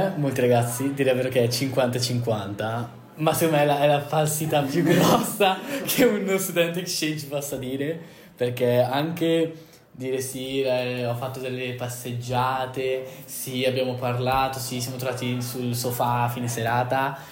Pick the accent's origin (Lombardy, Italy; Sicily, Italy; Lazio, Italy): Lombardy, Italy; Bergamo; vengo da Bergamo.